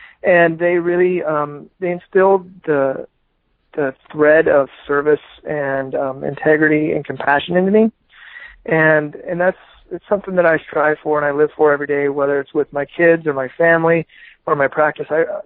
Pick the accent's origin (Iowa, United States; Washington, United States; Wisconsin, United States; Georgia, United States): Iowa, United States; I grew up in Iowa, went to college in Iowa. Then I went to chiropractic school out in Portland, Oregon. And then I decided to move back to Iowa to establish a practice and start a family.